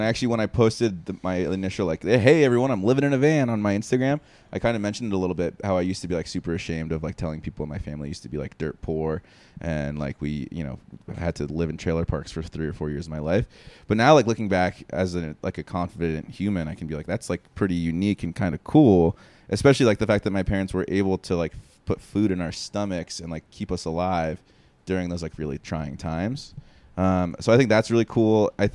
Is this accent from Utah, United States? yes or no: no; New Jersey, United States; born there; I was born in New Jersey at a very young age. And, I was the youngest of four.